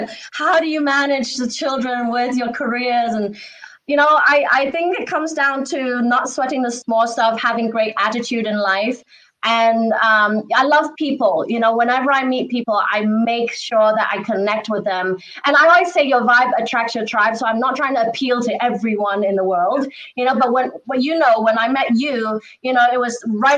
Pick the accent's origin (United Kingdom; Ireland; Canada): United Kingdom; England; moved away as an adult; now in United States; I grew up in England. I studied in a British boarding all-girls school. My family's in Hong Kong